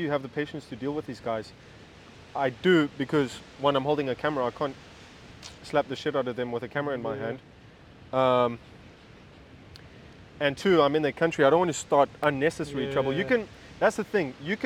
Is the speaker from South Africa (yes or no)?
yes; South Africa; I'm South African.